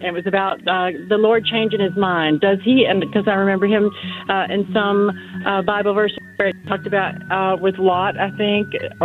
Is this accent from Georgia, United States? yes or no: yes; Georgia, United States; accent: southern; now in Maine, United States; I have a southern accent. I'm from Georgia, and I moved to Maine and had become a Christian kind of later in life